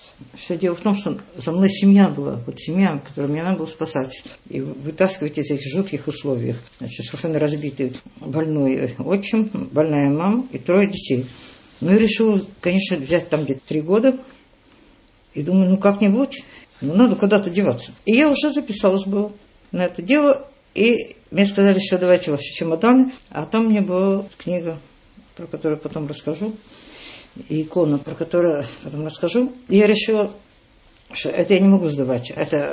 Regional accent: Paris, Île-de-France, France; И поскольку я воспитывалась в Париже

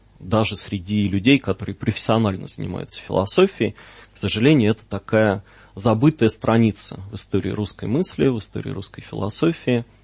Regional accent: Voronezh, Voronezh Oblast, Russia; born there; я учился в Воронежском университете, сам я родился в Воронеже

